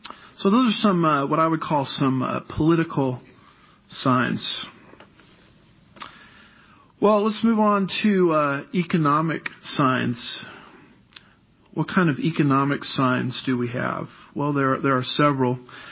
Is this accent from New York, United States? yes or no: no; California, United States; now in Texas, United States; See, in Texas, we got two expressions for that, and I had to learn this being a Californian moving to Texas.